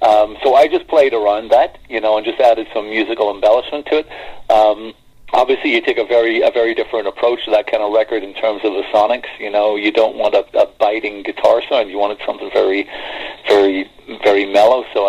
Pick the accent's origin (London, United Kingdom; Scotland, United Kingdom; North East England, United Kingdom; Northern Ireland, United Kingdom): Northern Ireland, United Kingdom; Belfast; It is, yeah. Belfast is my hometown.